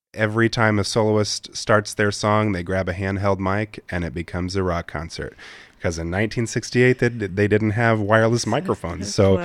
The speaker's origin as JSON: {"language": "English", "town": "Fort Wayne", "region": "Indiana", "country": "United States", "tie": "born or raised there", "also_born_or_lived": "New York", "said": "I'm from Fort Wayne, and I'm a product of the Fort Wayne theater community. I grew up on the stages of the Civic Theater and First Pres, and I attended Ball State University as a theater major."}